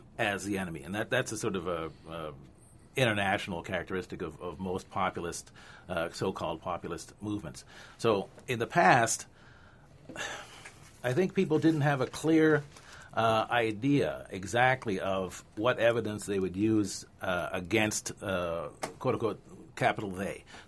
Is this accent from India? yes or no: no; Nova Scotia, Canada; my personal experience as a black male growing up in Nova Scotia, I'm 60 now, so I grew up in a place where racism and anti-black in particular has a long history.